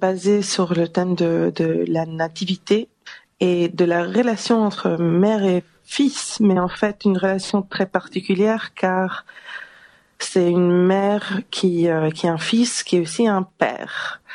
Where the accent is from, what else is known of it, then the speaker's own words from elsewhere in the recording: England, United Kingdom; also born or lived in Italy; Moi, je suis née en Italie, grandi en Angleterre et j'habite actuellement à Londres, entre Londres et Paris.